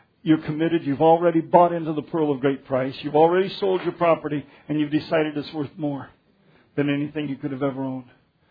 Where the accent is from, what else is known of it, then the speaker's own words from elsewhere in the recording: Denver, Colorado, United States; I grew up in Denver. You can't fault me from not knowing what the hams look like on a real pig.